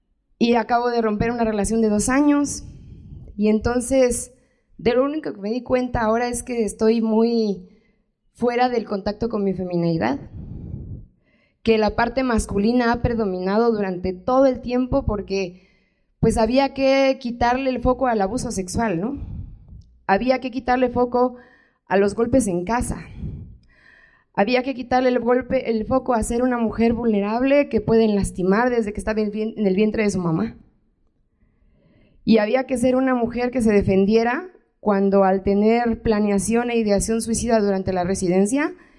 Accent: Comitán, Chiapas, Mexico; also born or lived in Guadalajara / Mexico City; A regresar a Comitán, a mi pueblo. Yo me voy a ir a Guadalajara a hacer la carrera, a Ciudad de México a ser alumna de la UNAM, a el posgrado, pero voy a regresar aquí. Y ya llevo 2 años viviendo en Comitán.

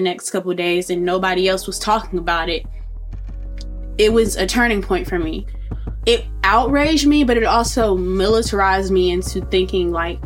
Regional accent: Montgomery, Alabama, United States; I'm from Montgomery, Alabama.

